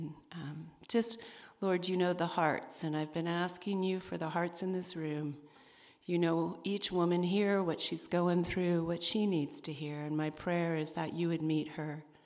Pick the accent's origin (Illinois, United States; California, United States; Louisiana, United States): California, United States; moved away as an adult; now in Bangor, United States; I'm from California, and I was called here about 10 years ago to, by God, because nobody moves from California to Maine unless it's God's idea